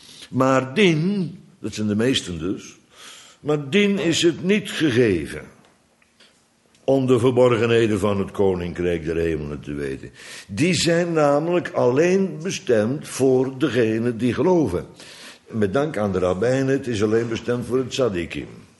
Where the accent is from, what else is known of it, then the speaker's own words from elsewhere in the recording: Bodegraven, South Holland, Netherlands; Nee, ik kom uit Bodegraven.